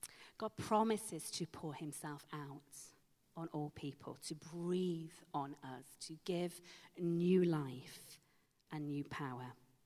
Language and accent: English; United Kingdom; We don't do that, we're British.